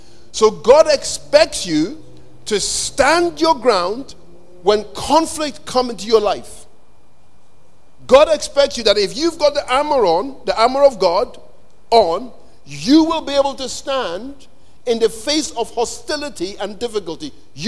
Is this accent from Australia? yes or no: no; Nigeria; I'm a Nigerian, and as a Nigerian, I've had to really work on pride